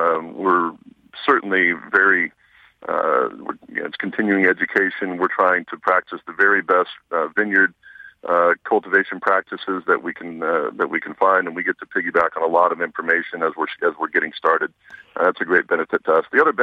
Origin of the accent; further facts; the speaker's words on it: Walla Walla, Washington, United States; I grew up in Walla Walla. That's where I was born, or not born, but that's where I was raised.